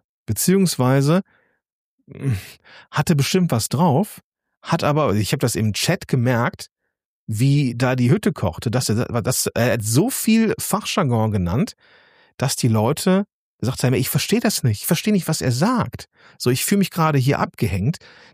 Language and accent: German; North Rhine-Westphalia, Germany; accent: Rhenish; ich bin ein Kind des Zweistromlands. Nämlich Rhein und Ruhr. Ich habe sowohl den rheinischen Dialekt mit drin und diese rheinische, doch etwas schnodderige Art, dann aber auch noch das Ruhrgebiet.